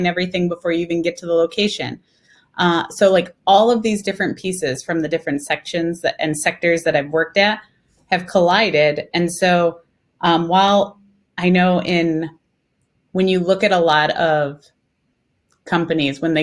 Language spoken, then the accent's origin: English; Illinois, United States; we decided we wanted to move from Las Vegas to raise our kids in a different location because I'm from Illinois. We thought Midwest.